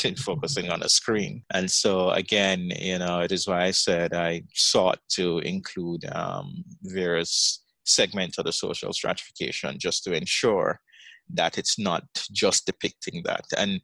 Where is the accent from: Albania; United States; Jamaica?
Jamaica; as a Jamaican, I may not be able to enter, but foreigners can.